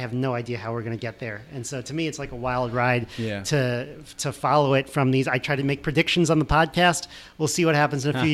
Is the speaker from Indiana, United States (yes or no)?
no; Syosset, New York, United States; also born or lived in Weston, Connecticut; So, Syosset, Long Island, Weston, Connecticut.